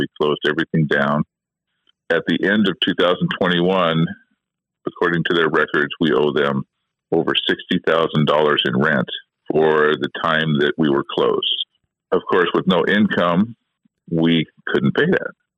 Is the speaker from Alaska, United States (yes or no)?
yes; Skagway, Alaska, United States; Every one of us are local vendors. We're all from Skagway.